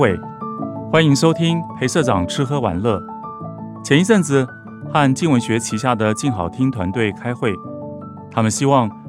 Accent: Keelung, Taiwan; 我是基隆人，常常从庙口的牌楼柱子下经过

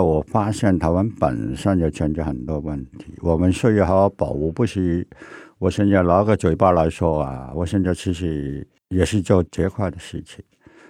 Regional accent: Hong Kong; 我在香港长大的，是英国人管制的

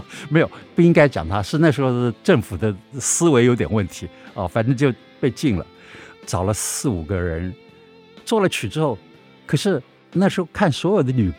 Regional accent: Taiwan; 我还是4岁的时候，我们家住在那个本省人的租的本省人的那个三合院，那要搬家了

